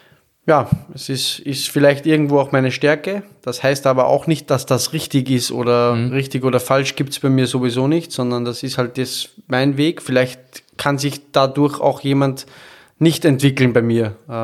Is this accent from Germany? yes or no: no; Austria; weil ich würde nie im Leben als Österreicher hier auf Urlaub fahren